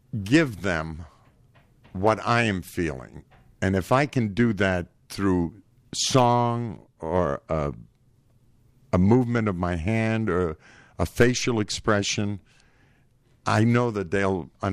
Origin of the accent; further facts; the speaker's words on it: Panama; I was born and raised in Panama, and I remember my very first song that I did